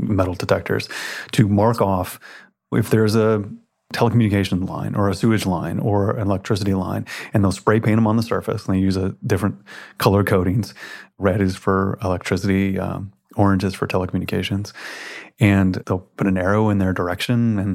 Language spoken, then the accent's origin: English; Memphis, Tennessee, United States; I spent a lot of time growing up in Memphis, Tennessee, and the streets are kind of muddy brown.